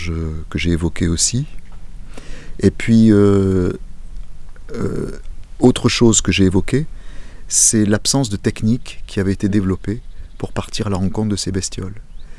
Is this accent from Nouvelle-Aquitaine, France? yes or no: yes; Nouvelle-Aquitaine, France; born there; je suis né en Limousin, pas très loin de la Braine, donc de l'Indre. J'habite en Creuse, et dans une région où les milieux naturels sont omniprésents